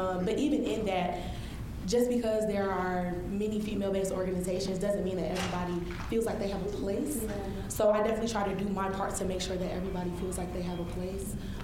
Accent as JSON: {"language": "English", "region": "New York", "country": "United States", "said": "I'm from New York. I'm here, single parent household, shout out my mom."}